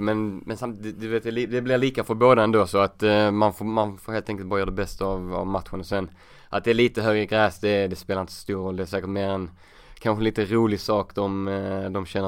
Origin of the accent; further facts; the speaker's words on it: Helsingborg, Skåne, Sweden; Sen jag växte upp med ute i Helsingborg, jag gick ju på matcherna